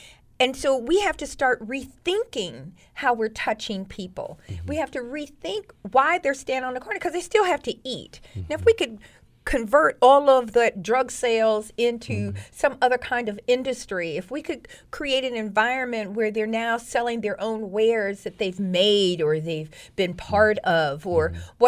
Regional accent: South Bend, Indiana, United States; I'm not from here originally. Mm. I'm from South Bend, Indiana

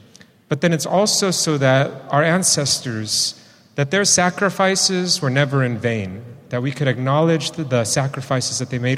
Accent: East Bay, California, United States; because I grew up in the East Bay, in an urban area where all my friends would go to different restaurants from their cultures

